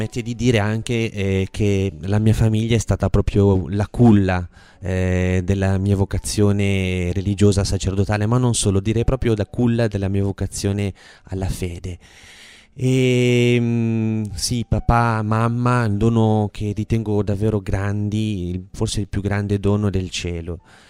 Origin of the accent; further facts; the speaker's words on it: Milan, Lombardy, Italy; Io sono di Milano